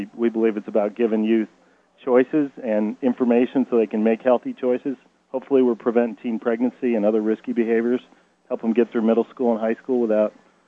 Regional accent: East Coast, United States; now in Arizona, United States; I come from more of an urban environment. I came from the East Coast out here

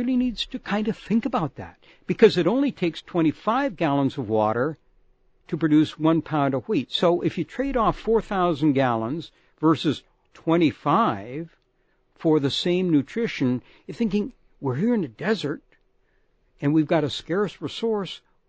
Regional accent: the Prairies, Canada; moved away as an adult; now in Tucson, United States; Well, I'm not actually. Actually, I'm from the Canadian prairies originally, but ended up in Tucson in graduate school in the late 60s and never could get the old Pueblo out of my blood.

